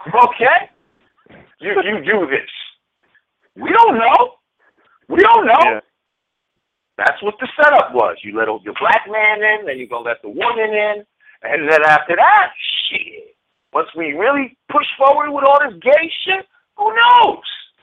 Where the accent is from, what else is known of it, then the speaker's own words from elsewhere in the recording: New Rochelle, New York, United States; also born or lived in Brooklyn; I'm from New Rochelle, but I lived in Brooklyn for like 10 years.